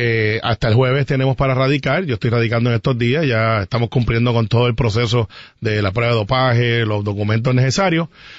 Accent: Bayamón, Puerto Rico; Yo soy de Santa Rosado, mi mamá es de Sonadora, papi es de Santa Rosado, yo vivo en Santa Rosa 3 y me crié en Cantagallo. Es bien sencillo, yo soy de aquí, de toda mi vida.

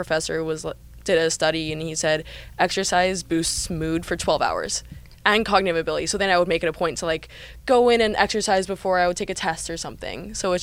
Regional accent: West Coast, United States; I mean, growing up on the West Coast, they have the best hikes.

